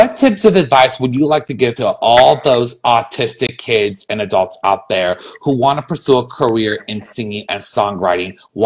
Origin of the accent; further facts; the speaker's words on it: San Francisco, California, United States; And I understand that you're kicking this off in June in my hometown of San Francisco.